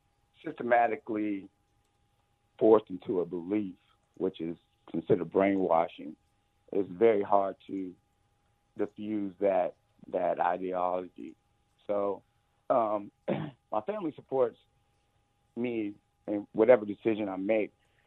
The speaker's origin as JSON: {"language": "English", "town": "Hyde Park", "country": "United States", "tie": "born or raised there", "said": "I grew up in Hyde Park and it was a great experience"}